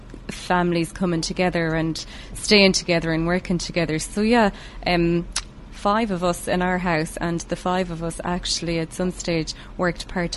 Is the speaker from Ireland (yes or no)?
yes; Ireland; Born and bred in Kuchmach.